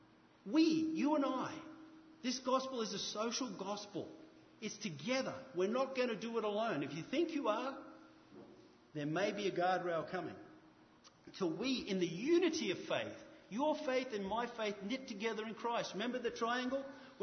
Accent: Australia; I'm a boatie. I come from Australia, and I've spent a lot of time offshore.

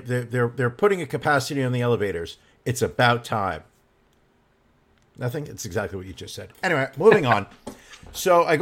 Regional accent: New York, United States; I'm a New Yorker. I mind my business. That's what we do in New York.

